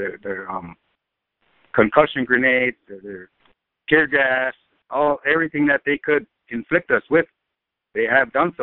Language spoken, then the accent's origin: English; Standing Rock, North Dakota, United States; I'm from Standing Rock and enrolled member of Standing Rock.